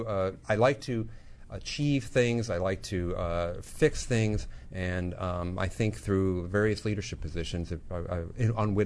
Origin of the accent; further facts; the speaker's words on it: Grand Island, New York, United States; Grand Island, New York, outside of Buffalo.